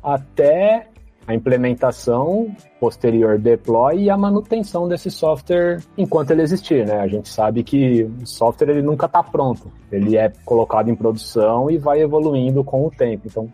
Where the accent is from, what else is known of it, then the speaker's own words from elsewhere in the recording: São Paulo, Brazil; Trabalho aqui no Magalu há 3 anos já, sou aqui de São Paulo